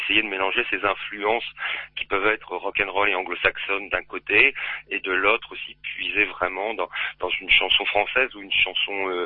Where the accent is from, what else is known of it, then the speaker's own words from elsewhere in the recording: Normandy, France; en sachant que chez nous en Normandie, un coup de tut, c'est aussi un coup de rouge.